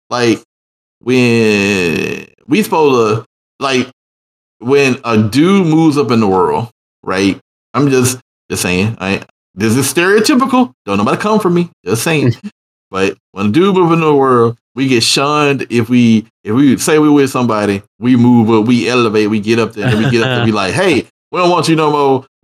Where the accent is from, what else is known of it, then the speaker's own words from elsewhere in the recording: Canada; I'm Canadian, man.